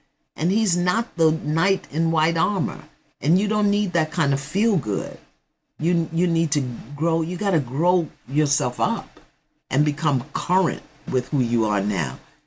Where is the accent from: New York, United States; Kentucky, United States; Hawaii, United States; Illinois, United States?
New York, United States; Brooklyn; but that's just me. I'm from Brooklyn.